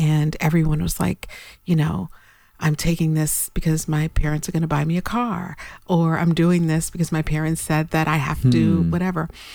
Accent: Brooklyn, New York, United States; I was raised in Brooklyn by a Haitian father and a Puerto Rican mother. And being first generation, you know

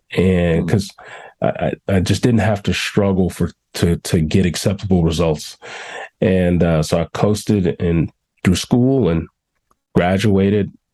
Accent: Chicago, Illinois, United States; So the real world for me was, I grew up in Chicago

